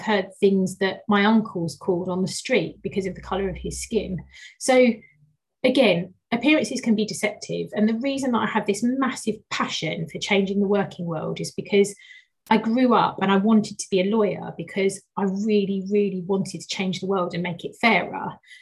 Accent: Dagenham, London, United Kingdom; also born or lived in Romford; The first thing is, I grew up in Dagenham and Romford.

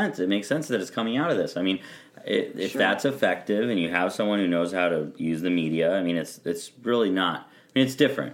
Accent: Colorado, United States; and I'm from Colorado, that doesn't freak me out

